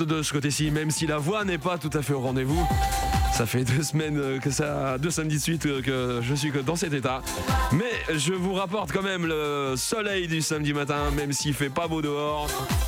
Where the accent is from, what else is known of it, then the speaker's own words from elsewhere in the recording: Norte, Portugal; Sou do Norte, eu também sou do Norte.